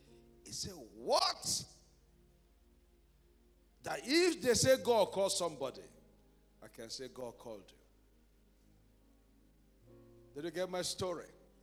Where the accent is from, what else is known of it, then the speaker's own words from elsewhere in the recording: Ojo, Lagos, Nigeria; One man we grew up together in Ojo came to me